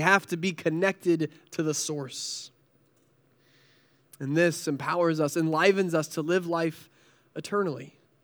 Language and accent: English; North Carolina, United States; now in Northeast, United States; So our family, we're from North Carolina, and they say that you can take the boy out of the South, but you can't take the South out of the boy.